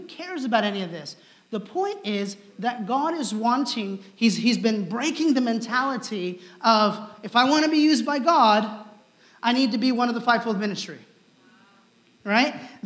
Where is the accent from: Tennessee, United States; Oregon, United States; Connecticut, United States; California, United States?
Oregon, United States; Listen, I'm from Oregon.